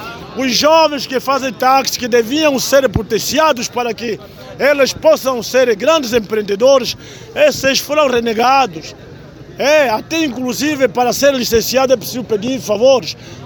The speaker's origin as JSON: {"language": "Portuguese", "country": "Angola", "said": "nós somos angolanos, não temos outro país, o nosso país é mesmo Angola."}